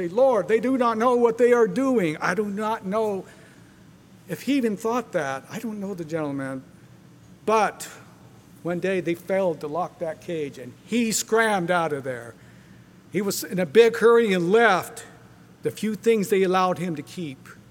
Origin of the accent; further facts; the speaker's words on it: Bakersfield, California, United States; I'm from Bakersfield. Don't hold that against me. I've been there 64 years.